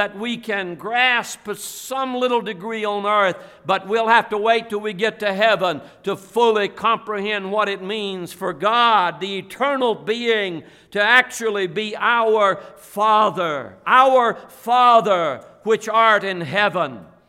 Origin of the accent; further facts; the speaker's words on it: Dublin, Georgia, United States; born there; I was born in Dublin, Georgia in 1948. That's 69 years ago.